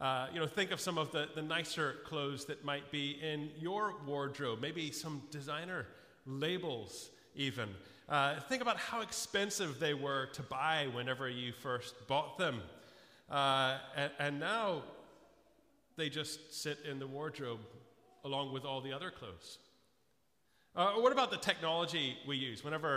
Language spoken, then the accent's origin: English; Florida, United States; You know, I grew up in Florida, as you know. I grew up just about a mile from the beach.